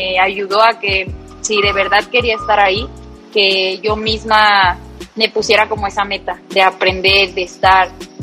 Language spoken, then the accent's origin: Spanish; Guadalajara, Jalisco, Mexico; Bueno, soy de Guadalajara, nací aquí.